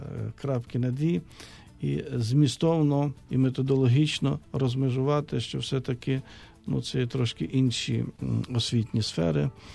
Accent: Yaremche, Ivano-Frankivsk Oblast, Ukraine; Я народився в Яремчі.

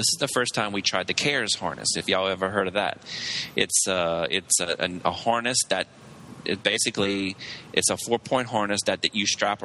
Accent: Lafayette, Louisiana, United States; we're from Louisiana. We don't have a major hub, so basically we have to use the pond jumper planes for Delta or for United. So it's either, like for us, it was United from here, from Lafayette to Houston

